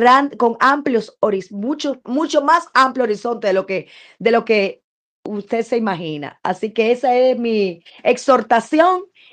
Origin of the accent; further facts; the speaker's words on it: Dominican Republic; Nosotros somos dominicanos, caribeños, esto.